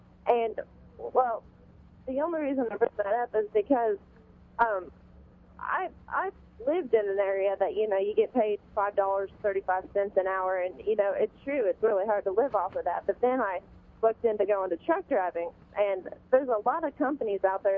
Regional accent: Illinois, United States; I'm originally from Illinois, but I'm a truck driver and just kind of passing through.

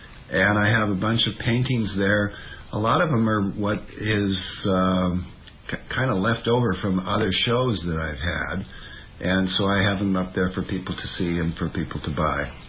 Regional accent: Lebanon, Oregon, United States; born there; also born or lived in China / Japan / Hawaii; I was born in Oregon, in a small town, Lebanon, Oregon, but was raised in the military all over the world, and China and Japan and Hawaii and East Coast and West Coast.

